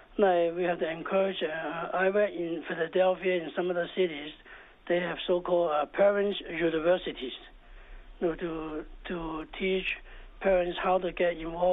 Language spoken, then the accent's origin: English; Hong Kong; Yeah, I grew up in Hong Kong, yeah.